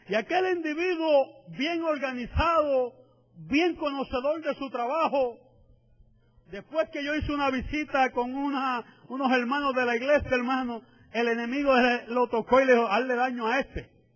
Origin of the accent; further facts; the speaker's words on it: Río Piedras, Puerto Rico; y yo soy natural de Río Piedra. No sabía que me estaba trayendo a mi pueblo, amén, donde que me vio nacer.